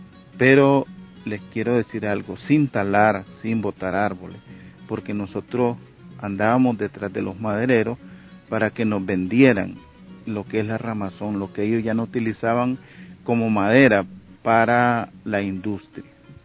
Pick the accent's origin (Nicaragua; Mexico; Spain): Nicaragua; Niquinohomo, Masaya; vengo del departamento de Masaya, municipio de Niquinomo, barrio Tierra Blanca, parada La Azucena, 2 kilómetros al norte.